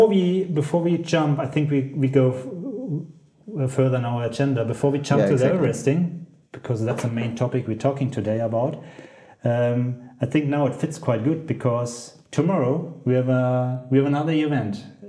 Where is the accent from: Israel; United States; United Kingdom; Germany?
Germany; Roth, Bavaria; My hometown area.